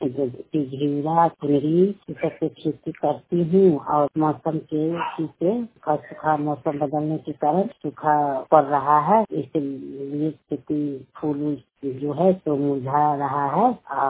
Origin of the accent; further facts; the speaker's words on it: Manpur, India; ग्राम मानपुर और पंचायत अकबरपुर के रहने वाली हूँ, प्रखंड दरियापुर।